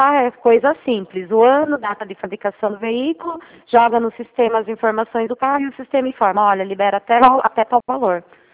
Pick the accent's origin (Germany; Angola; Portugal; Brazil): Brazil; Salto, São Paulo; eu sou de Salto também.